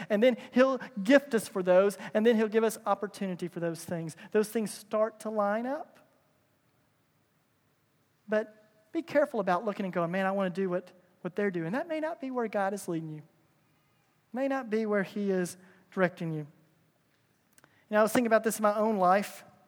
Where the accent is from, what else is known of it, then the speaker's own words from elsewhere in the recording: Kentucky, United States; I'm in my home state, the great state of Kentucky.